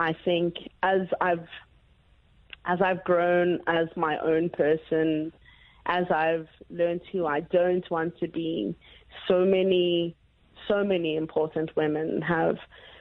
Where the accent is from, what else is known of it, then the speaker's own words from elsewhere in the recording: South Africa; as women, as South African women, as Black South African women, we hail from greatness.